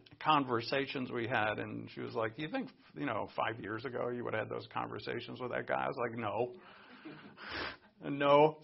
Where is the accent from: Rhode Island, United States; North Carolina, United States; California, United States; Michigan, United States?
Rhode Island, United States; Providence; I'm Irish Catholic. We grew up Irish Catholic. And in Providence, Rhode Island, where I grew up, there were basically the two ethnic groups that were in the vicinity of where I was were Italians and Irish.